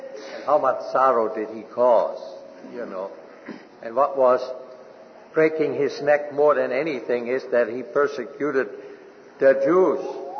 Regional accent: Germany; accent: German; And I met a Jew out in California, and he noticed my German accent.

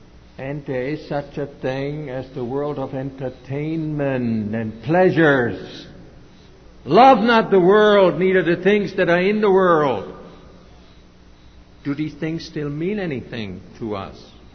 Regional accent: Germany; When I was growing up in Germany

